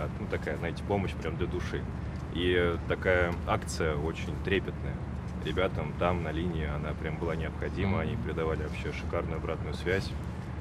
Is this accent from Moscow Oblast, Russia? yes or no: yes; Moscow Oblast, Russia; я из Подмосковья.